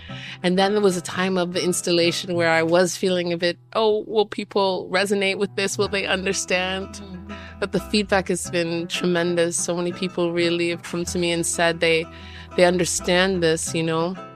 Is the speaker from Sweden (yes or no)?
no; Canada; now in Germany; So I say that I am from Guyana and grew up in Canada.